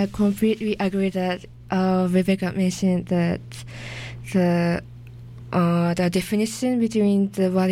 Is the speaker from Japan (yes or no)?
yes; Japan; English is a second language; Then I'm from Japan. Then in Japan, it's called papakatsu.